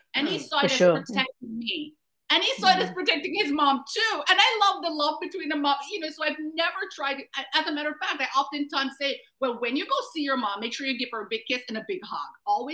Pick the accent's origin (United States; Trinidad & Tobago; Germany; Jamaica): Jamaica; growing up in my culture as a Jamaican, we were taught to respect elderly.